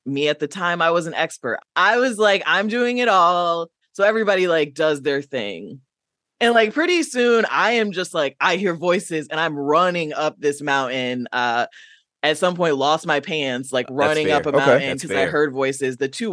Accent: Midwest, United States; And I'm from the Midwest, so I knew a bit about camping

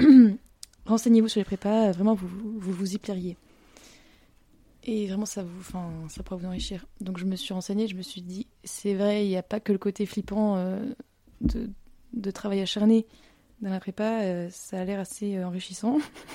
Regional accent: Le Pègue, Auvergne-Rhône-Alpes, France; J'ai grandi dans la Drôme provençale. Alors, le petit village dans lequel j'ai grandi, il s'appelle Le Pègue. C'est une commune de 300 habitants, dans une région magnifique

